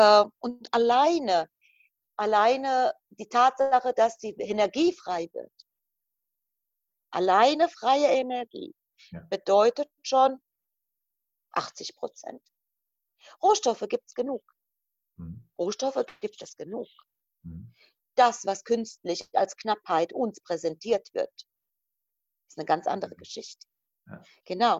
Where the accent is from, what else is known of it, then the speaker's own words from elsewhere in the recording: Croatia; German is a second language; now in Germany; Ich bin jemand, der noch tatsächlich im Kommunismus gelebt hat. Ich bin Kroatin. Ich habe damals meine Kindheit und Jugend in Kroatien verbracht.